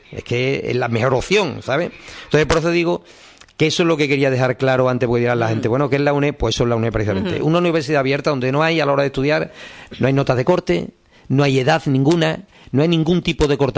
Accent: Lebrija, Andalusia, Spain; yo soy de Lebrija

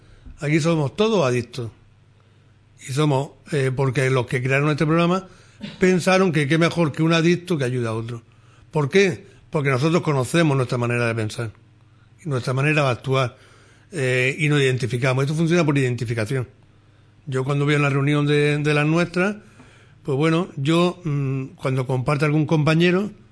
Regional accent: Almería, Andalusia, Spain; now in Jerez de la Frontera, Spain; Yo no soy de Jerez, soy de Almería. Y no está desde que llevo aquí, llevo aquí 6 años prácticamente

